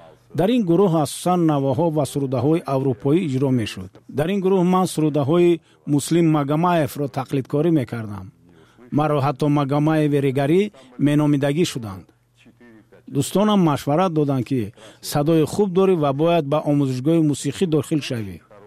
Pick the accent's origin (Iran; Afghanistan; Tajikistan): Tajikistan; Regar; also born or lived in Molotovabad; حدود 5 سال کودکیم در مولوتاو آباد گذشت و بعدتر به ریگر کوچ بستیم. در تاجیکستان 4 شهر بود